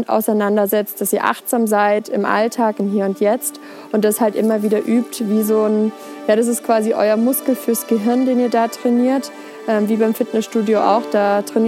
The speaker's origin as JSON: {"language": "German", "town": "Ettishofen", "region": "Baden-Württemberg", "country": "Germany", "tie": "born or raised there", "said": "in der Heimat, wo ich herkomme, also im Berg, Ettishofen, wenn es jemand was sagt. Da habe ich als Kind ganz gerne total mega viel in der Natur gespielt"}